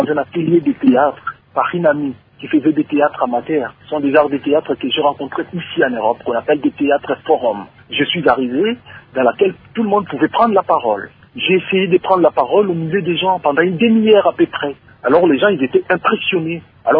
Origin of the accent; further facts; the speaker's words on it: DR Congo; now in France; il connaît comment l'enseignement est chez nous au Congo.